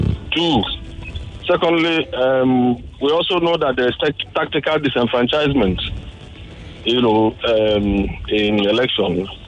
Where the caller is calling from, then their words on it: Ikorodu, Lagos, Nigeria; I'm calling from Ikorodu.